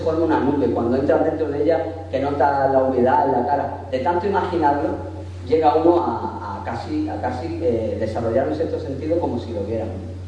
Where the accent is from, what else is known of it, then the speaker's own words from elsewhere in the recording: Granada, Andalusia, Spain; Comencé a volar, pues soy de Granada, comencé a volar en Sierra Nevada.